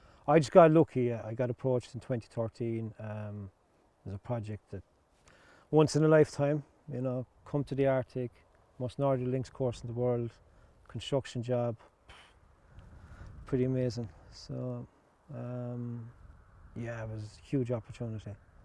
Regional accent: Ballybunion, County Kerry, Ireland; From Ballybunion in Ireland.

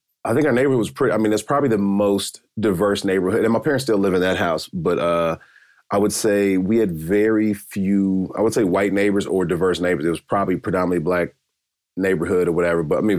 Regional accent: Atlanta, Georgia, United States; I grew up just outside of Atlanta. That's where I'm from, Atlanta, Georgia, just southeast Stone Mountain, Decatur, Georgia. About 15, 20 minutes outside the city.

